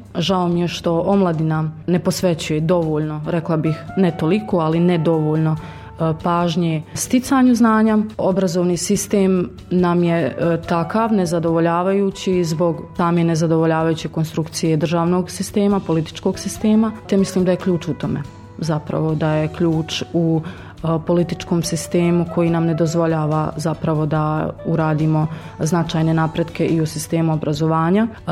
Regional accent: Zavidovići, Zenica-Doboj Canton, Bosnia & Herzegovina; now in Zenica, Bosnia and Herzegovina; ja sam rodom iz Zavidovića, a s obzirom da sam rođena u ratnom periodu, jako puno djece je rođeno zapravo u Zenici, tako da nama zvanično u rodnom listu piše da je rodno mjesto Zenica. A sa porodicom sam u Zavidovićima i evo sad sam sa zaposlenjem zapravo u Zenici.

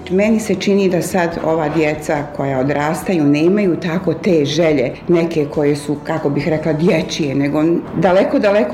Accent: Zenica, Federation of Bosnia and Herzegovina, Bosnia & Herzegovina; also born or lived in Tuzla / Batajnica; Ja sam rođena u Tuzli, ali sam u Tuzli bila vrlo kratko vrijeme. Poslije toga sam prvi razred završila u Srbiji, u Batajnici, kraj Beograda. A poslije toga sam došla u Zenicu, tu sam završila i osnovnu i srednju školu, kasnije fakultet, tako da eto, Zeničanka sam.

